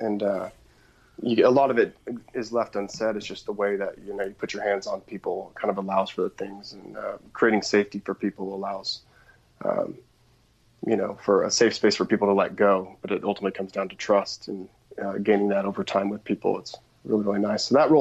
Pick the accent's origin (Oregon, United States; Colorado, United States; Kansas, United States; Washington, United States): Oregon, United States; Portland; Yeah, I grew up outside of Portland, Oregon, and had a pretty rebellious childhood